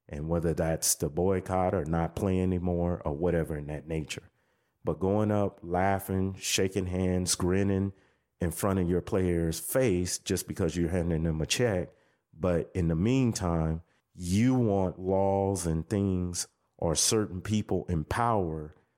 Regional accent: United States; And me being African American, I know how I was treated in this country.

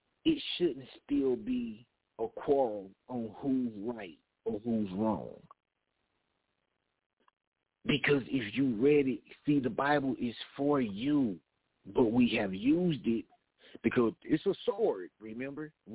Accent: Knoxville, Tennessee, United States; Can't you see? And I'm from Knoxville, Tennessee.

